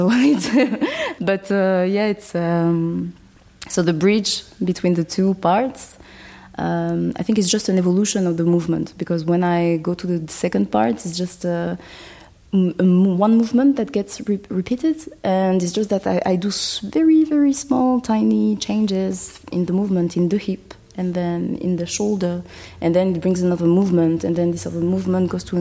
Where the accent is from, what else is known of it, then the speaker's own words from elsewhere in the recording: Toulouse, Occitania, France; English is a second language; For myself, I was born and raised in France, but in Toulouse, where I grew up in south of France